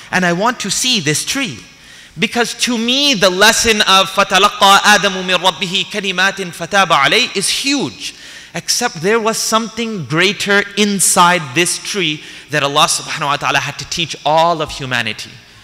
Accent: United States; I'm going to go with apple. Why not? We grew up in America.

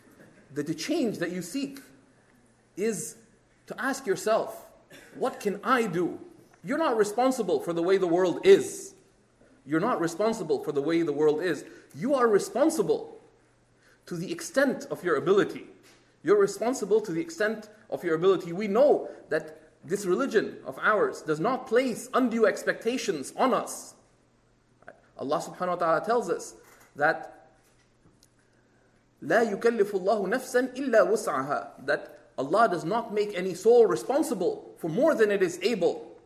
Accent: Canada; I'm a Pakistani Canadian. We accept hyphenation up north.

